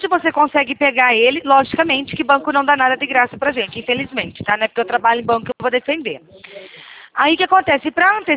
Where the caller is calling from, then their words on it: Rio Claro, São Paulo, Brazil; Eu falo de Rio Claro, São Paulo.